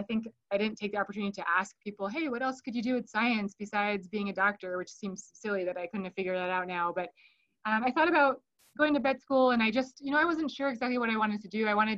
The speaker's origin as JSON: {"language": "English", "region": "Rhode Island", "country": "United States", "tie": "born or raised there", "lives_now": "Colorado, United States", "said": "I grew up actually in Rhode Island, so totally different than where I am now in Colorado."}